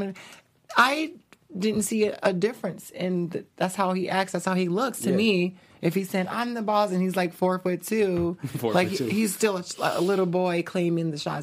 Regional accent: the South, United States; growing up in the South in a religious background and, you know, upbringing, therapy really didn't exist.

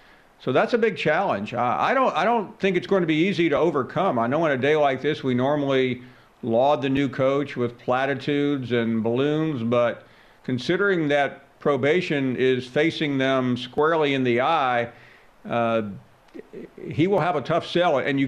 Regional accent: Tennessee, United States; I'm from West Tennessee, and I never felt like when I went from Memphis to Knoxville to school, and I didn't feel like I was in the same state.

